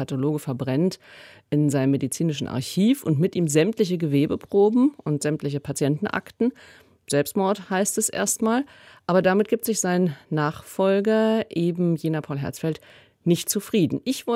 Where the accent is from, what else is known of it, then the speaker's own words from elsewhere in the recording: Northern Germany, Germany; Ich komme aus Norddeutschland.